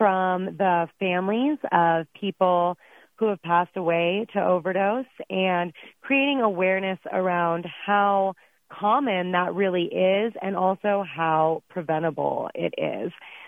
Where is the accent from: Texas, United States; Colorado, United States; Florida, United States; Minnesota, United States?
Colorado, United States; Carbondale; Well, I was raised in Carbondale, Colorado, and my mother was an alcoholic the entire time I was growing up and going to school here.